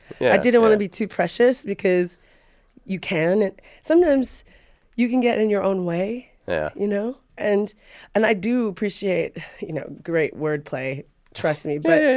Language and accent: English; New Zealand; I finished growing up in New Zealand in Aotearoa